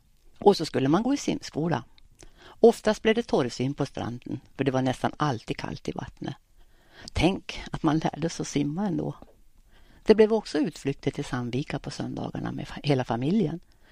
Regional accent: Husum, Västernorrland County, Sweden; now in Örnsköldsvik, Sweden; men familjen bytte namn 1970. Jag är född och uppvuxen i Husum och bor nu i Övik i Brösta tillsammans med min man

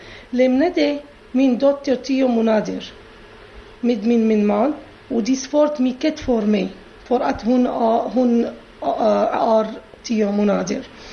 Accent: Syria; moved away as an adult; now in Sweden; Jag kommer från Syrien för 3 år sedan. Kom jag till Sverige helt själv.

